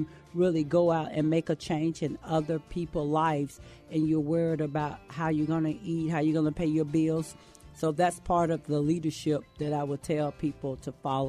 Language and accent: English; Pine Bluff, Arkansas, United States; I'm from Pine Bluff, Arkansas. I'm the fourth child, middle child. I have four sisters and two brothers. I come from a humble beginning.